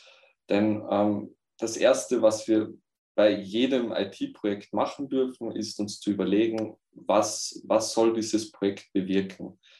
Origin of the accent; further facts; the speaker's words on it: Austria; Ich komme aus Österreich und bin selbstständig als Webentwickler tätig.